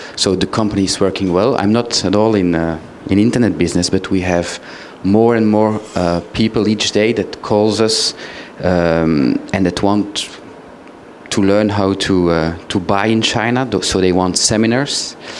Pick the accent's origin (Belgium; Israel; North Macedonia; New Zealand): Belgium; English is a second language; moved away as an adult; now in France; I'm from Belgium. I live in France since almost 15 years.